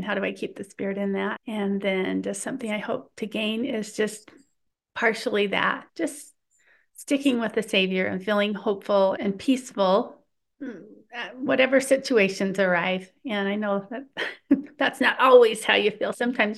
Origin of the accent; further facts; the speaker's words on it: Morgan, Utah, United States; I'm from Morgan, Utah.